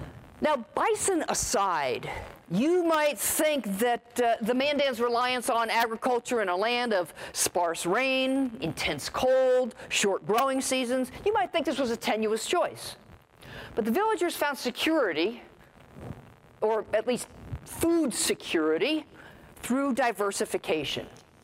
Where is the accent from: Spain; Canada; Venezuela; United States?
United States; New Jersey; I grew up in New Jersey. So bushels were not really a part of my lexicon.